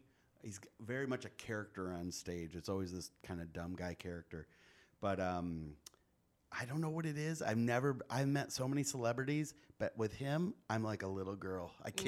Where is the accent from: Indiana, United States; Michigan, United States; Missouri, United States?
Michigan, United States; Detroit; So it was already cool to kind of be in my hometown, but playing the Fox was huge.